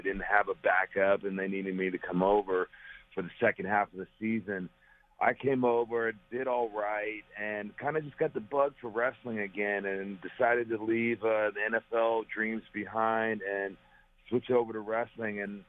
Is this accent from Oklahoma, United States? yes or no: yes; Perry, Oklahoma, United States; Growing up in Perry, Oklahoma, there's not a lot going on, so we would go wrestle anywhere and any place we could.